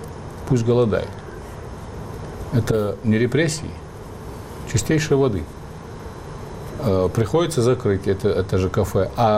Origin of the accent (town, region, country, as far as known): Ingushetia, Russia